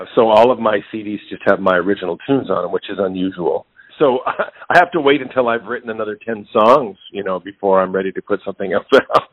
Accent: Berkeley, California, United States; No, I grew up in Berkeley, California. And I'm a product of the great jazz program at Berkeley High School

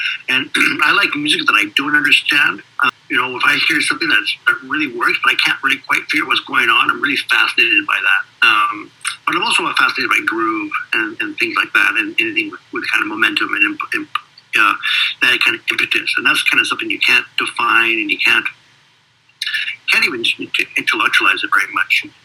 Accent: Vancouver, British Columbia, Canada; also born or lived in Regina, Canada; I'm born and raised in Regina, Canada. I've been living in Vancouver, Canada since I was 4 years old.

